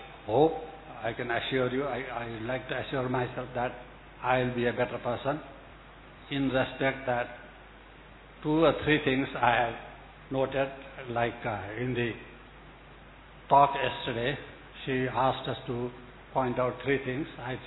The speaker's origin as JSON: {"language": "English", "town": "Kathmandu", "region": "Bagmati", "country": "Nepal", "said": "from Kathmandu, Nepal"}